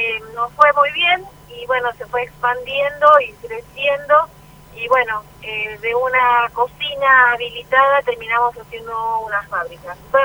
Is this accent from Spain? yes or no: no; Montecarlo, Misiones, Argentina; moved away; yo me fui de Monte Carlo para estudiar, no quería ser maestra, por eso me fui a estudiar a Buenos Aires